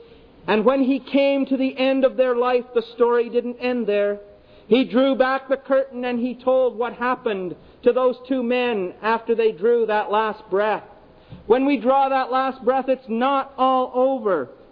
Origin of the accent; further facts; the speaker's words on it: Smiths Falls, Ontario, Canada; my hometown of Smiths Falls some years ago. We live on the Rideau River, and it's quite a resort area, quite an area for boating and the Rideau Waterway and so on.